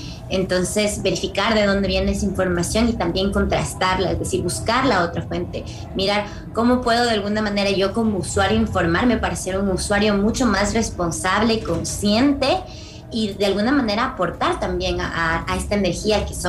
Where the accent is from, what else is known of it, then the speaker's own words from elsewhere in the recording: Ecuador; now in Los Angeles, United States; soy ecuatoriana y estoy acá desde Los Ángeles.